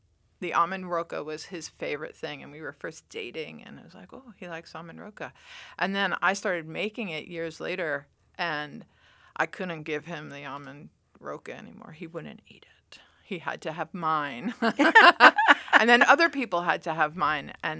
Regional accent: New York, United States; I'm from New York.

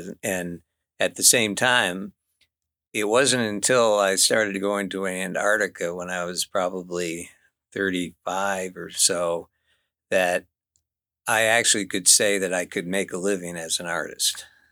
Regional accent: Maine, United States; moved away as an adult; now in Cordova, United States; I actually came up to Cordova, which is where I still live, in 1977. And I came from Maine, and I had never seen an actual glacier

